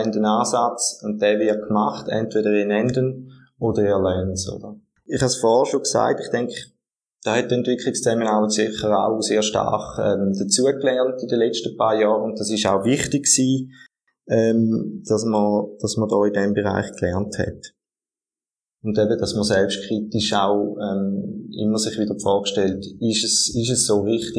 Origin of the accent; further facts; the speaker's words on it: Switzerland; Ich denke, als Schweizerin und Schweizer sicher schon, ja.